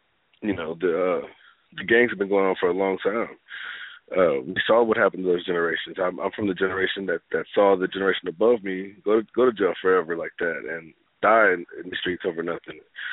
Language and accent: English; San Antonio, Texas, United States; also born or lived in Waco; I grew up in San Antonio. I'm from Waco, but when my parents split up, I moved with my mom to San Antonio.